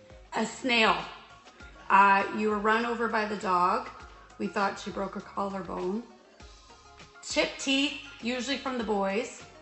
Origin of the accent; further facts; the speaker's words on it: Canal Flats, British Columbia, Canada; I'm from a very small town of Canal Flats in the East Kootenays of BC. Like no street lights, hardly any stop signs. Very small.